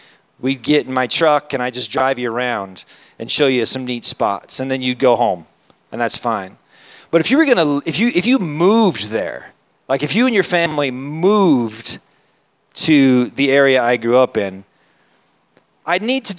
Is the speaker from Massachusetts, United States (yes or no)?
no; California, United States; So I grew up in Northern California. I was talking to Kevin about this last night, and it was real country. It was like there was less than 2,000 people in my town.